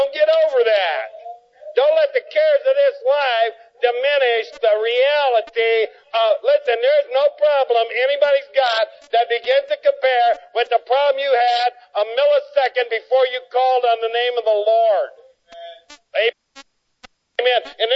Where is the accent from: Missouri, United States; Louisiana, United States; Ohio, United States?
Ohio, United States; I was raised up in Northern Ohio. We had sulfur water. That stunk.